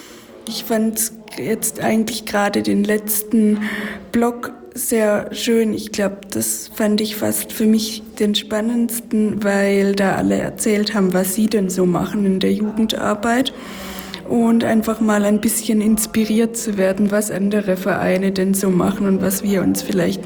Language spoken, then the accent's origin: German; Baden-Württemberg, Germany; ich bin eigentlich, komme ich aus Württemberg